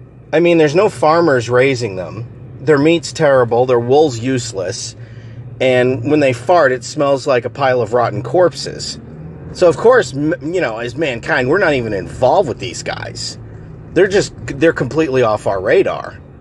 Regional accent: Massachusetts, United States; I grew up in Massachusetts, and while I was in high school to after I graduated high school, the Big Dig was a thing.

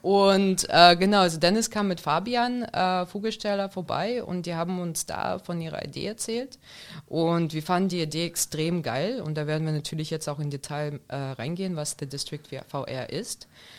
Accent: Moscow, Russia; German is a second language; Ich bin aus Moskau und ich habe halt wirklich, mein Deutsch kam von … so habe ich Deutsch gelernt.

